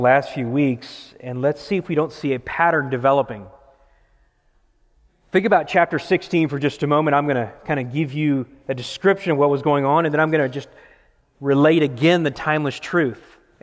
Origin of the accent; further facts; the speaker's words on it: Green Bay, Wisconsin, United States; That's the way it was growing up in Green Bay, Wisconsin, right?